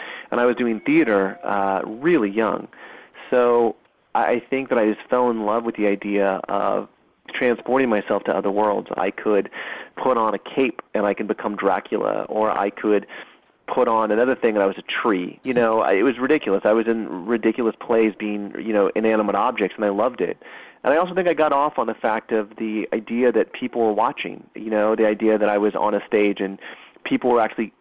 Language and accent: English; Kansas, United States; I think that I grew up in Midwest Kansas and I never was really good at school